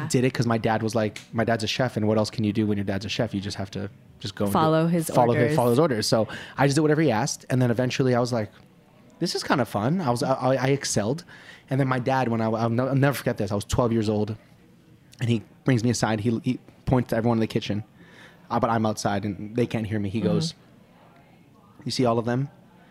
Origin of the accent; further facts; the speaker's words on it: Toronto, Ontario, Canada; I'm from Toronto, like the second largest